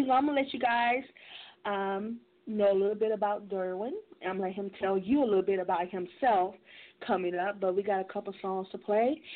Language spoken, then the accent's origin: English; Mobile, Alabama, United States; Here's a Mobile artist from my hometown, Mobile, Alabama